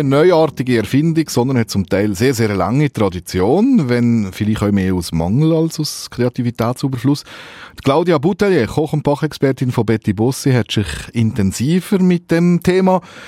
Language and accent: German; Valais, Switzerland; Als Walliser kenne ich natürlich